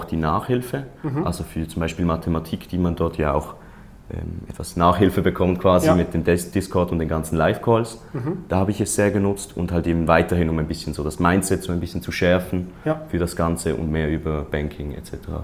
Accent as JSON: {"language": "German", "country": "Switzerland", "said": "ich komme aus der Schweiz"}